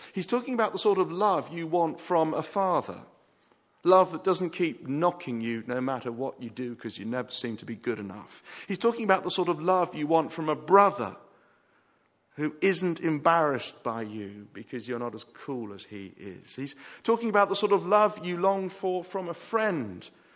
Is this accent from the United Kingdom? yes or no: yes; England, United Kingdom; You don't understand. I'm an Englishman.